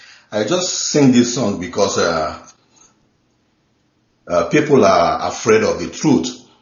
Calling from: Atlanta, Georgia, United States; Yeah, U.S., Atlanta.

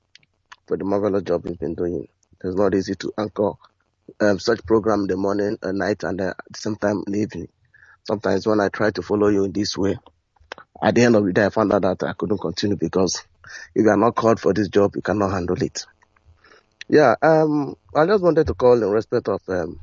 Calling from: Hong Kong; Calling from Hong Kong.

